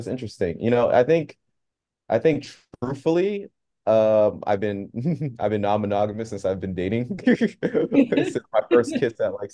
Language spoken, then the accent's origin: English; Boston, Massachusetts, United States; I am from Boston, Massachusetts. I kind of live all over the place.